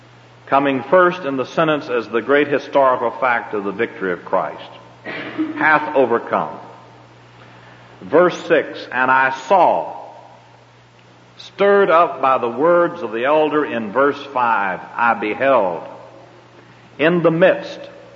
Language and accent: English; the South, United States; accent: southern; E-Y-E-S, my southern accent, I say eyes, you know what I'm talking about.